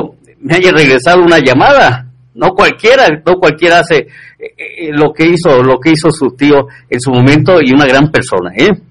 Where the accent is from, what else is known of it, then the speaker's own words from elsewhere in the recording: Ciudad Guzmán, Jalisco, Mexico; Yo andaba en Ciudad Guzmán, por ahí en mi tierra